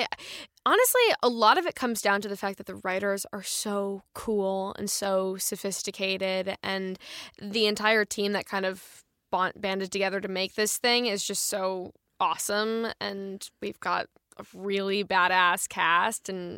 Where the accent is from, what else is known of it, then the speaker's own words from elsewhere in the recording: Chicago, Illinois, United States; I'm from Chicago, and I got involved in doing print work and commercials in Chicago kind of as a hobby